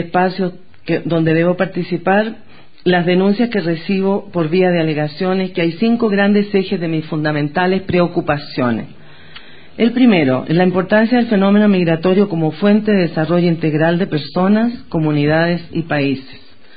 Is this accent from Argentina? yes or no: no; Chile; soy una mujer latinoamericana, migrante, ex refugiada, chilena.